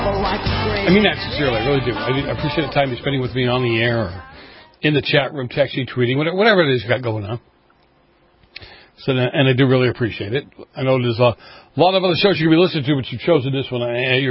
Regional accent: Boston, Massachusetts, United States; I grew up in Boston, so to me, the snowstorms are whatever.

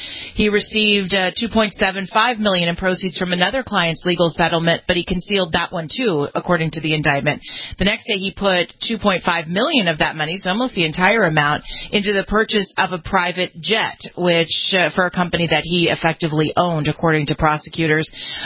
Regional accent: Los Angeles, California, United States; The latest comes out of my hometown of Los Angeles

